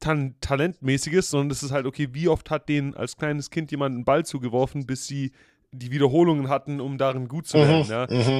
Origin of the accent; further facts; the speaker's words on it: Baden-Württemberg, Germany; Wir hatten Heißluftballons, die bei uns übers Dorf geflogen sind, in Suburbs von Stuttgart. Und wir als Kinder in der Straße